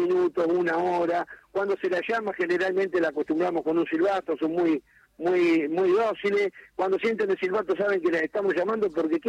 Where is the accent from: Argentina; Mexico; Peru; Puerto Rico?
Argentina; Mercedes, Buenos Aires Province; Está en el radio de la zona, yo soy de Mercedes, y corremos con la gente de San Antonio de Areco, de Arrecife, de San Pedro, de Baradero